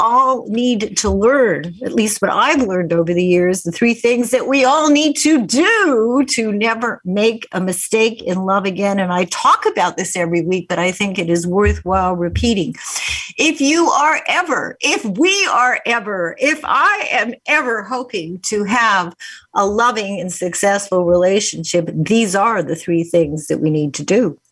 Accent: Winnipeg, Manitoba, Canada; When I was growing up in Winnipeg

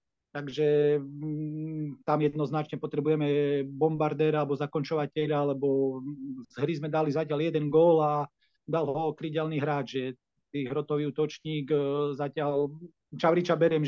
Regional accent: Bardejov, Prešov Region, Slovakia; A ja keďže pochádzam z Bardejova, z toho sme aj žili

